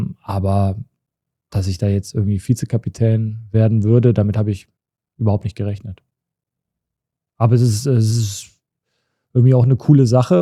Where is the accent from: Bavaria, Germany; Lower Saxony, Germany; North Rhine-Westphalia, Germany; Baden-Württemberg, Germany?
North Rhine-Westphalia, Germany; Cologne; Ich bin in Hohlweide geboren, also ich bin wirklich echte Kölsche Jung.